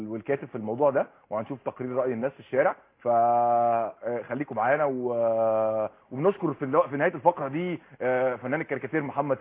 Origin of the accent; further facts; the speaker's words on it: Egypt; احنا كشعب مصري